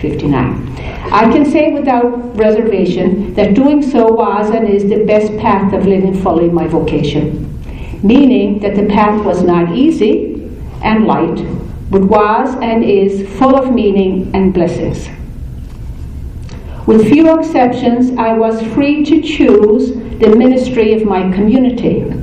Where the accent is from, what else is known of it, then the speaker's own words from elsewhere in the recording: Ireland; I'm from Ireland, and I was raised in a Catholic family.